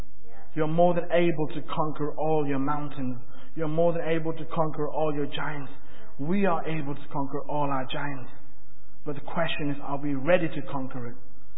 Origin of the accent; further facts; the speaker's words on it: London, United Kingdom; also born or lived in Nepal; now in Doncaster, United Kingdom; I was born in Nepal, then I was brought up in London, then I moved to Doncaster